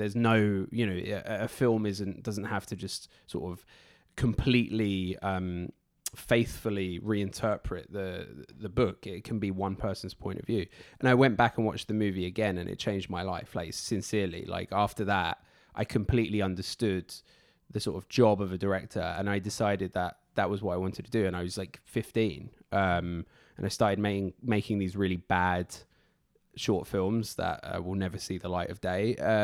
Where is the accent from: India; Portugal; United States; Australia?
Portugal; I grew up in Portugal, actually, because my parents worked in the tourism industry. I went to a school, the International School of the Algarve. It wasn't a big school.